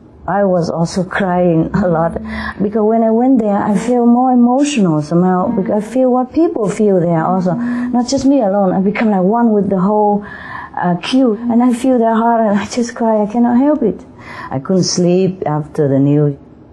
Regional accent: Vietnam; I'm originally from Vietnam. But I have some Chinese blood, you know, somehow, somewhere. Probably ancestry.

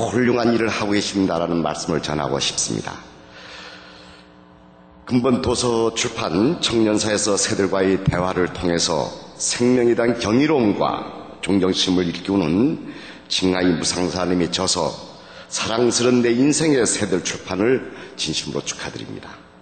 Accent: Jeju, South Korea; 이 세계에서 가장 아름답고 깨끗하다는 제주도 출신 국회의원

